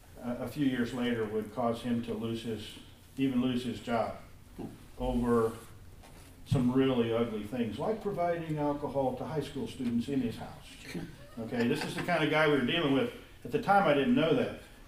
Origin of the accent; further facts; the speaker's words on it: Wamego, Kansas, United States; I grew up in Wamego, and my little rural high school was pretty much conservative Christian kind of people